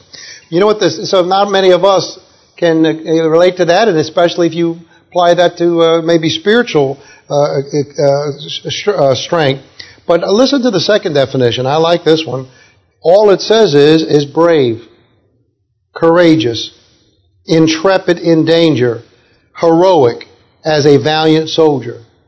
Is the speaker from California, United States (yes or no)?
no; New York, United States; When I was growing up in New York, little kid in the 1960s, there were two TV shows on competing